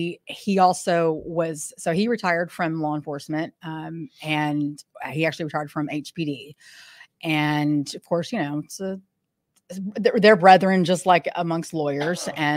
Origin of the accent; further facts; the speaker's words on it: Houston, Texas, United States; I'm from Houston, born and raised.